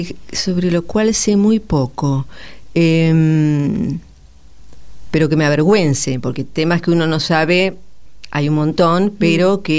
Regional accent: Mar del Plata, Buenos Aires Province, Argentina; born there; Bueno, yo además nací en Mar del Plata.

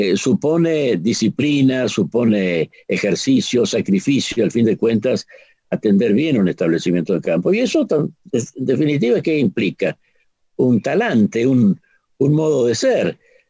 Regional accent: Argentina; nosotros como argentinos deberíamos estar avergonzados de todo lo que ha sucedido aquí

